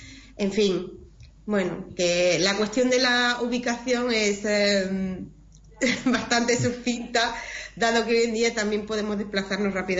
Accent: Barbate, Andalusia, Spain; yo mi tierra es Barbate y todas las primaveras veíamos llegar las orcas a la playa

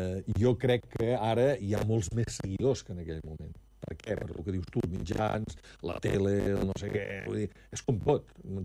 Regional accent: Vilafant, Catalonia, Spain; Hi havia l'Eduard Claveguera, que és del meu poble, de Vilafant

